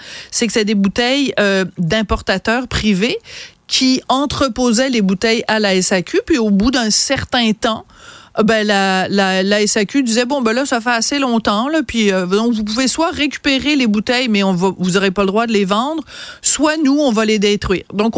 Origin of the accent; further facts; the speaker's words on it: Nouvelle-Aquitaine, France; accent: Bordeaux; c'est mon petit accent bordelais qui remonte à la surface